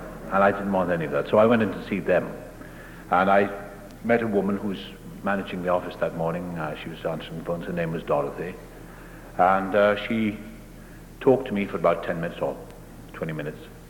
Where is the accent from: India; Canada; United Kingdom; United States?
United Kingdom; Wales; born there; Though I was born across the water in Wales. I'm Welsh.